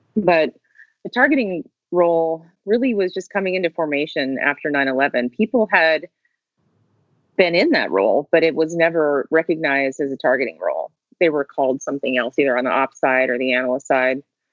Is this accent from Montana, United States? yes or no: yes; Montana, United States; And I would not have ever realized that I could have done the CIA job growing up in Montana.